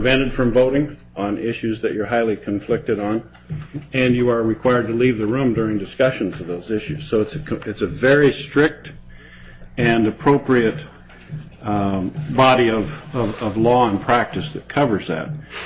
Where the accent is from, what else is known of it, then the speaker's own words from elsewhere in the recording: Fairbanks, Alaska, United States; I wanted to say my piece, since I'm from Fairbanks, where the DNA on this article starts.